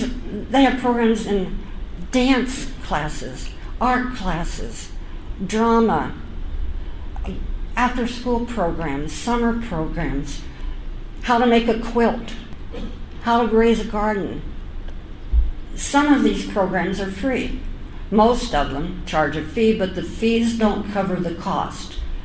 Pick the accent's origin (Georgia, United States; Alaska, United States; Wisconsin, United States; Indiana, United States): Indiana, United States; Evansville; When I was growing up, and that was a long time ago, but when I was growing up in Evansville, there was this extensive recreation program in cities, in parks throughout the city all summer long.